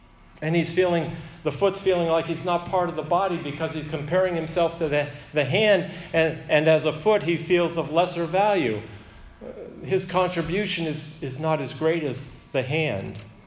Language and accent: English; United States; And just because I'm an American pastor, I cannot boast